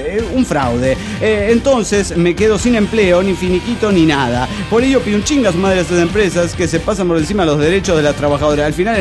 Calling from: Mexico City, Mexico; Hola, soy … del DF mexicano.

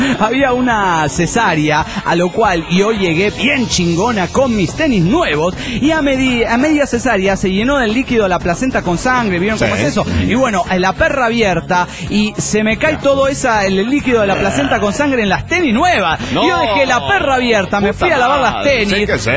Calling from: Guadalajara, Jalisco, Mexico; Hola, soy … de Guadalajara.

